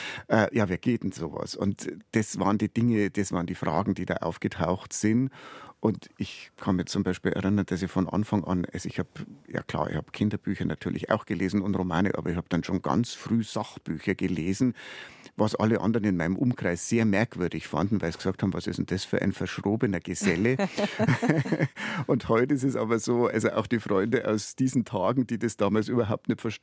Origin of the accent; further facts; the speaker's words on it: Siegertsbrunn, Bavaria, Germany; Ich bin aufgewachsen in Siegertsbrunn, in einem Wallfahrtsort mit einer Wallfahrtskirche. Ich war dort Ministrant.